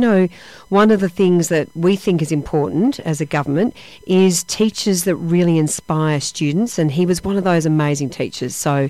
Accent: Geelong, Victoria, Australia; I went to Sacred Heart College in Geelong, and then I went to Geelong College. I grew up in Geelong. So I've got a sister and a brother

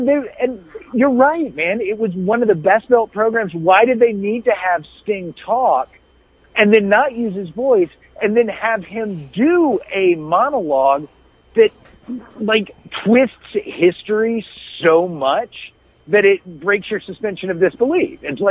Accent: Atlanta, Georgia, United States; Like, I grew up in the same place you did. I grew up in Atlanta in the 80s and 90s.

